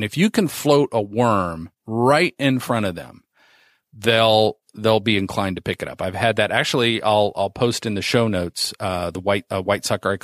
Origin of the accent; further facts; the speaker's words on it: Indiana, United States; When I grew growing up in Indiana, we had, 15, 20 different species of suckers out there.